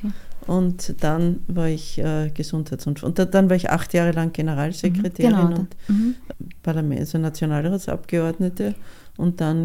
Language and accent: German; Vienna, Austria; now in Burgenland, Austria; meine Mutter ist ja aus dem Burgenland, ich bin zwar in Wien aufgewachsen, also geboren und aufgewachsen